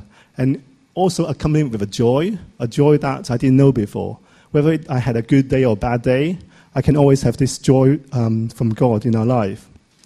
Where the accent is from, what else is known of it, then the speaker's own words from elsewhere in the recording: Hong Kong; I'm from Hong Kong.